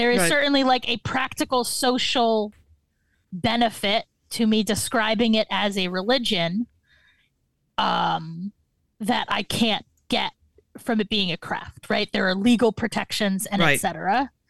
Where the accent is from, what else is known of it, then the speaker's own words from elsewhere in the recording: Lancaster, Pennsylvania, United States; I grew up in Bible country, right? In Amish country, in particular. I grew up in Lancaster, Pennsylvania. A beautiful place I am happy to have lived, but do not want to live anymore.